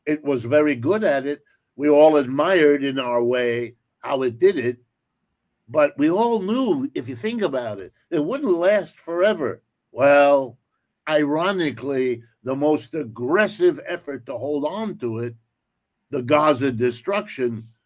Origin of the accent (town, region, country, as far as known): United States; born there